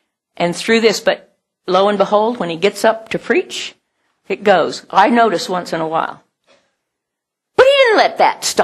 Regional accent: United States; moved away as an adult; When I came from America, having had wonderful career in teaching and all that sort of stuff. In corporate America, kind of high up in things.

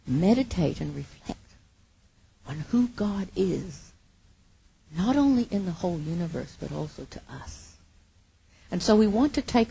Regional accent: Oklahoma, United States; Now, I grew up in Oklahoma, which is the land of tornadoes.

